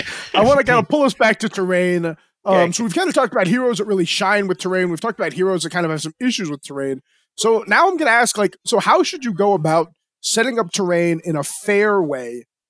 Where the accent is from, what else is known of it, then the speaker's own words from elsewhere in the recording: Asbury Park, New Jersey, United States; now in Colorado, United States; Yeah, I mean, I grew up in Asbury Park, so it's interesting. We both spent time in New Jersey.